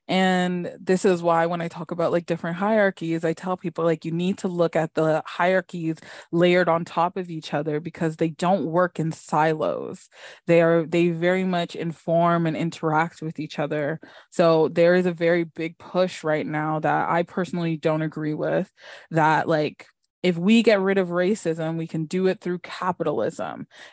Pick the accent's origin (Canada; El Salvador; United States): Canada; Scarborough, Ontario; because I grew up in Scarborough, I grew up in many places, but because I grew up in like Scarborough for a while